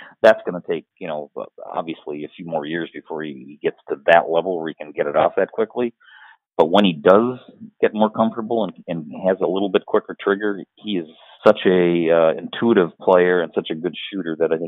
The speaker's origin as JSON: {"language": "English", "region": "Michigan", "country": "United States", "tie": "born or raised there", "said": "Well, I grew up in the Upper Peninsula and went to college up there at Northern Michigan."}